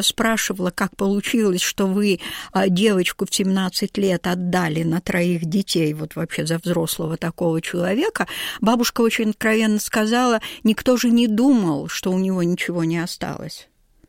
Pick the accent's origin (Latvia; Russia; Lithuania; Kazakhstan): Kazakhstan; Bestyube, Akmola Region; born there; Я родилась в Казахстане. Я родилась на руднике. Он назывался Бестюбе.